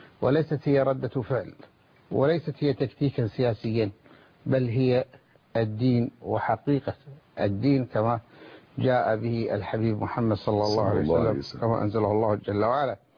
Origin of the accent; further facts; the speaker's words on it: Kuwait; الوسطية يعني عندنا في الكويت يعني انطلقت